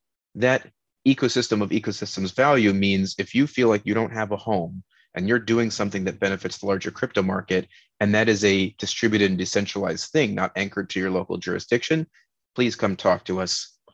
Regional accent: Miami, Florida, United States; also born or lived in Austin; Today, I am back in my hometown of Miami. I was in Austin for about 10 years, and I still keep up my apartment there.

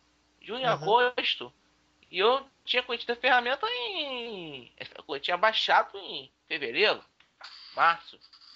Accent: Rio de Janeiro, Brazil; Tenho 21 anos, como disse anteriormente, sou carioca, sou da Zona Oeste do Rio.

